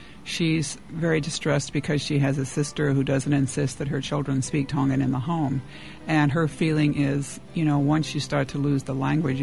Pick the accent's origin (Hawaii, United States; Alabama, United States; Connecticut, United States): Hawaii, United States; Honolulu; But, I'm originally from Honolulu, and I've always prided myself on trying to get the language right.